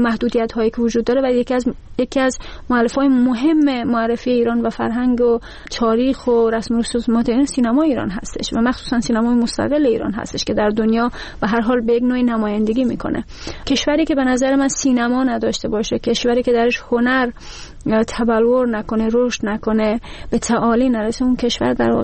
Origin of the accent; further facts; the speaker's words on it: Slovakia; من شهروند اسلوواکی هستم، در اسلوواکی درس خوندم، بزرگ شدم